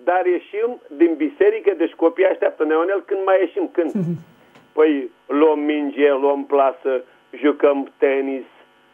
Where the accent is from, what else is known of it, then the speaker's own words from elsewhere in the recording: Teleorman, Romania; de la Telorman.